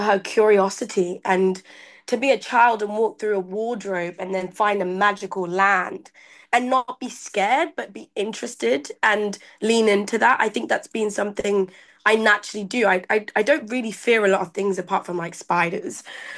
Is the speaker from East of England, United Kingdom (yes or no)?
no; Milton Keynes, South East England, United Kingdom; I grew up in Milton Keynes. So went to private school in Kent Hill, went to private school in Bradford Village, went to Broughton Manor